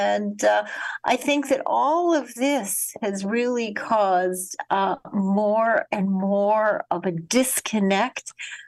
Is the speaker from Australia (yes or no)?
no; Winnipeg, Manitoba, Canada; I grew up in Winnipeg, Canada, in an Orthodox Jewish family